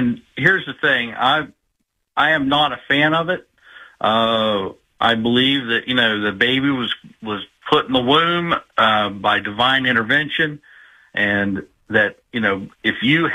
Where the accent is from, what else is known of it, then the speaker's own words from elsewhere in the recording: West Virginia, United States; I grew up in West Virginia. My dad, my mom, they were raised, you vote for the Democrat because he's for the working guy, okay?